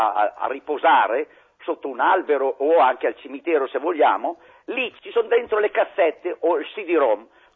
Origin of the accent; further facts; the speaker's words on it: Canneto Pavese, Lombardy, Italy; born there; sono nato a Canneto Pavese in provincia di Pavia nel 7 dicembre del 1933.